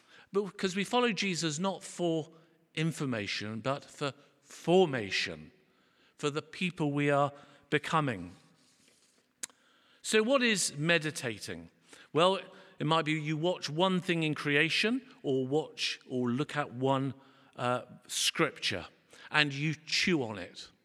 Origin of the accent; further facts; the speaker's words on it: Guernsey; so I was brought up in Guernsey